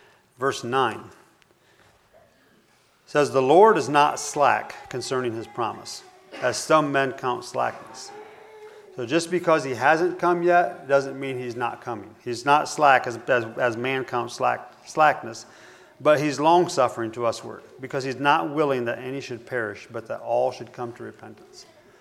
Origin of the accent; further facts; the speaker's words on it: United States; now in Brazil; I'm living in it, but I'm American.